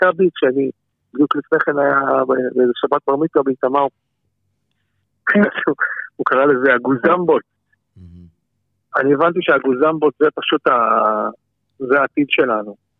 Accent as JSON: {"language": "Hebrew", "town": "Jerusalem", "region": "Jerusalem District", "country": "Israel", "tie": "born or raised there", "said": "בירושלים, הרוב שלי עד היום שיאריכו ימים גרים שם"}